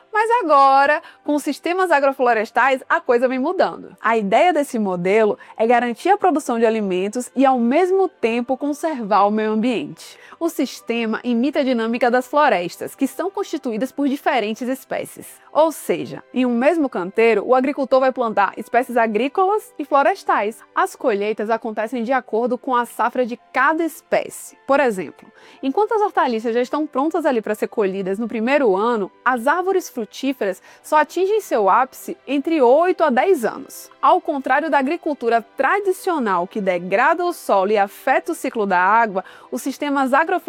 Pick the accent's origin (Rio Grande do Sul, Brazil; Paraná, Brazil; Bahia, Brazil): Bahia, Brazil; eu vim lá da Bahia para continuar trazendo iniciativas para ajudar a adiar o fim do mundo